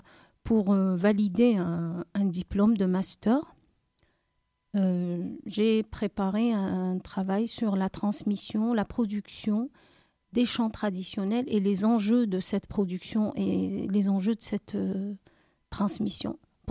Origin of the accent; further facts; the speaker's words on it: Algeria; moved away as an adult; now in Marseille, France; Oui, je suis arrivée un jour de Mistral en septembre 2008.